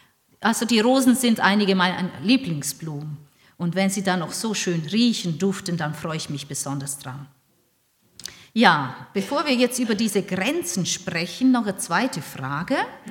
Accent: Austria; Jetzt in dieser Zeit in meiner alten Heimat in Österreich, ne?

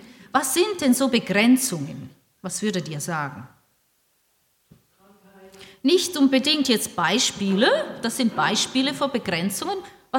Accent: Austria; Jetzt in dieser Zeit in meiner alten Heimat in Österreich, ne?

